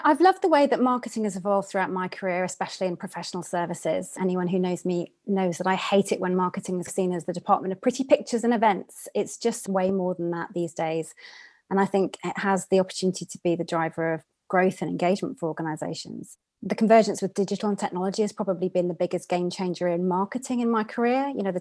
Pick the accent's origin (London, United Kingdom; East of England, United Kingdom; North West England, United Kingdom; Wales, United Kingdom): Wales, United Kingdom; It probably comes from being Welsh. We're a small nation, and what we lack in numbers, we probably make up for in spirit.